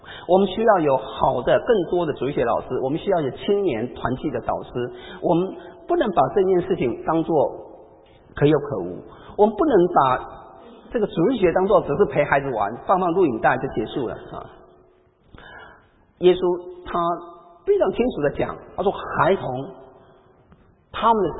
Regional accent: Taiwan; 我小时候啊，我们闽南人呢、啊，也在台湾有一句这个责备小孩子的话

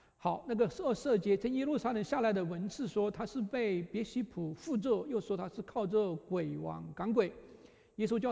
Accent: China; 我们中国人常常有这个担忧和重担

